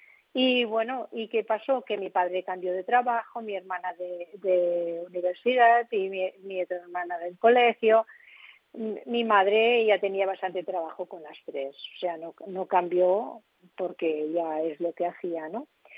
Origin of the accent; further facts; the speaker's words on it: Castelserás, Aragon, Spain; born there; nací en Castellseras, Teruel